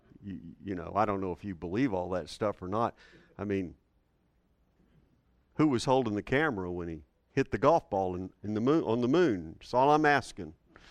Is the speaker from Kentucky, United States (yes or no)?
no; Houston, Texas, United States; Flatter than a flitter. I grew up in Houston. In Houston. And, I mean, there wasn't a hill in sight.